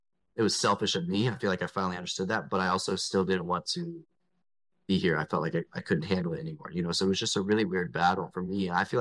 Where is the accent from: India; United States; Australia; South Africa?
United States; the South; I grew up in the South, super conservative.